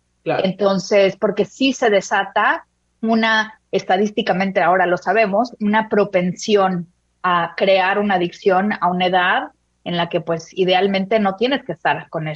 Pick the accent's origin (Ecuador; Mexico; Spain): Mexico; en mi país, en México, es más normalizada esta idea de que el alcohol es algo que es parte de la familia